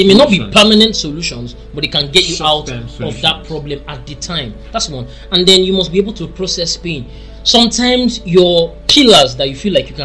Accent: Nigeria; resilience is something that, not just even as a Nigerian, I feel like

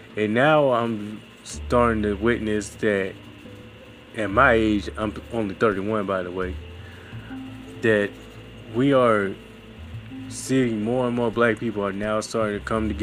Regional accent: Montgomery, Alabama, United States; The curfew has been lifted in my hometown of Montgomery.

